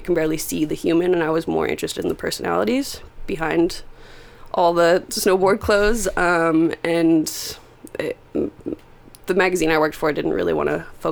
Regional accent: Vermont, United States; moved away as an adult; now in Los Angeles, United States; Well, I've been in California since 2008. I moved from Vermont when I was 18 to California.

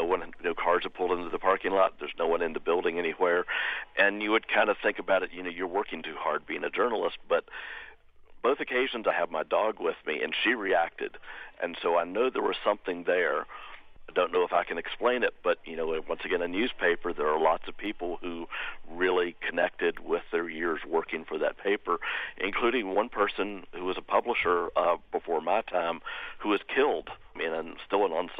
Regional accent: Virginia, United States; now in Atchison, United States; No, I grew up in Virginia.

